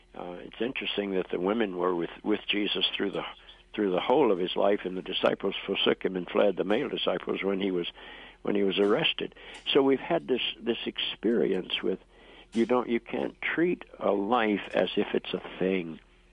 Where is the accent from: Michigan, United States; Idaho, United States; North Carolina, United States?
North Carolina, United States; when I was a child growing up in North Carolina, if a black person had come to my church, they would have been arrested for trespassing.